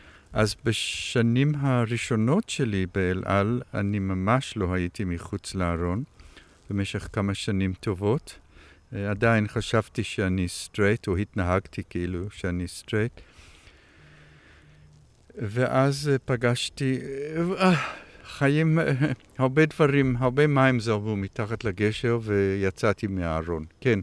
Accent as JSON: {"language": "Hebrew", "country": "South Africa", "tie": "born or raised there", "second_language": "Hebrew", "moved": "yes", "lives_now": "Israel", "said": "נולדתי וגדלתי בדרום אפריקה ועליתי לארץ ב-1971"}